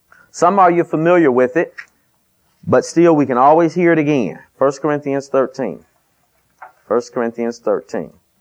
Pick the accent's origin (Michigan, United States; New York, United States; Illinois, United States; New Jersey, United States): Michigan, United States; Detroit; I'm from Detroit, so fur coats work in Detroit. It's cold up there.